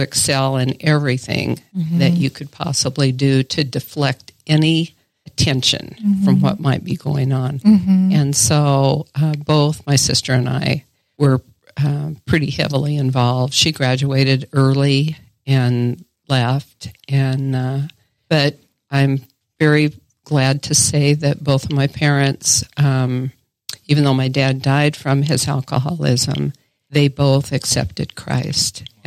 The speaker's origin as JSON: {"language": "English", "town": "John Day", "region": "Oregon", "country": "United States", "tie": "born or raised there", "said": "I think I was just a typical kid, I grew up in John Day, and really small town."}